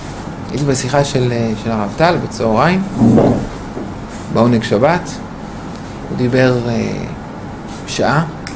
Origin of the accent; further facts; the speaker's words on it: Ra'anana, Central District, Israel; אני במקור מרעננה